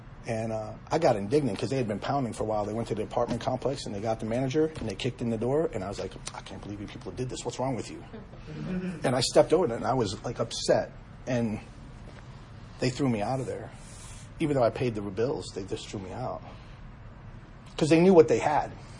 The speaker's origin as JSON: {"language": "English", "town": "New York City", "region": "New York", "country": "United States", "tie": "born or raised there", "said": "Growing up in New York City, fighting everyone, fighting everything."}